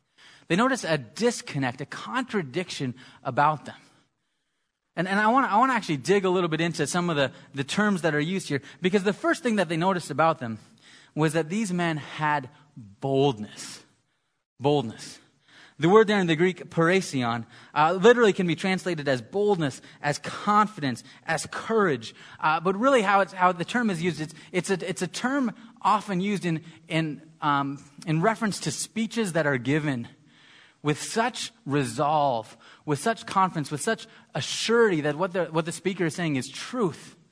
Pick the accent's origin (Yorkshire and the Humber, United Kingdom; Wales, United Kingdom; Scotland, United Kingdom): Scotland, United Kingdom; being Scottish, I know there's a little animosity between the Scottish and the English.